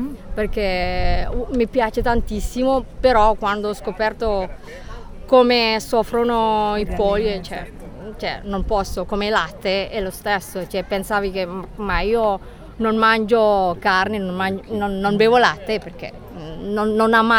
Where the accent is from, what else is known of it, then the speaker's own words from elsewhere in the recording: Central Java, Indonesia; Italian is a second language; indonesiana e sono un giavanese, quindi una terra in qualche modo povera, di Jogja, Central Java